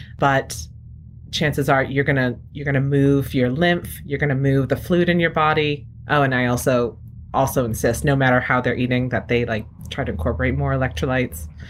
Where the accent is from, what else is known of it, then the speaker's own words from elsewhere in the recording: New England, United States; I'm sitting here at home using Dunkin' Donuts brand coffee because I'm from New England and it tastes like home to me.